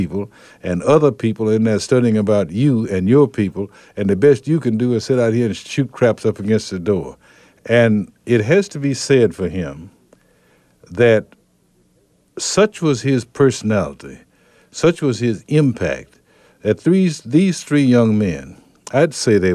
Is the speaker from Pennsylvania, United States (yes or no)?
no; Henning, Tennessee, United States; You know, I was and I am a Methodist, and I'm from Henning, Tennessee